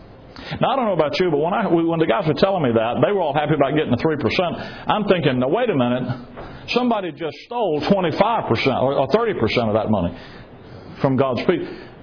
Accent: Alabama, United States; I'm sort of like the Alabama legislature when I was young, born and raised in Alabama.

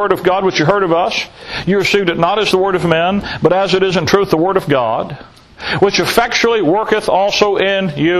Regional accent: Alabama, United States; I'm from Alabama. We didn't play hockey.

